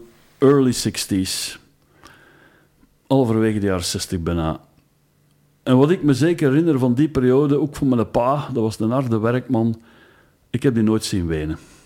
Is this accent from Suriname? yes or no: no; Flemish Brabant, Belgium; Prille teenager in dat dorpje nabij Leuven, waar ik geboren ben, waar ik woonde bij mijn ouders.